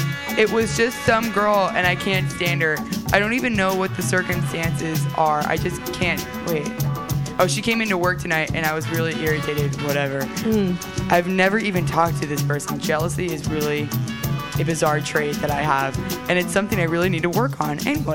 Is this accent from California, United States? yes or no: yes; California, United States; I think I'll post on York, which is like a street in my hometown that I used to go and meet at and like watch the Bay Bridge and listen to music and look at the bridge and think.